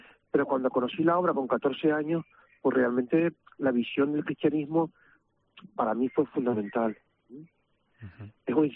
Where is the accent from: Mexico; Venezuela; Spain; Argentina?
Spain; Santa Cruz de Tenerife, Canary Islands; Yo soy de aquí de Santa Cruz, de Tenerife, y estudiaba el primero de BUP, tenía 14 años